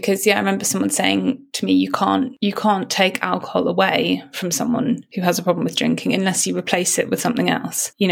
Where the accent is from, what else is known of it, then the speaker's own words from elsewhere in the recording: United Kingdom; I think, as you know, as a British teenager at that time.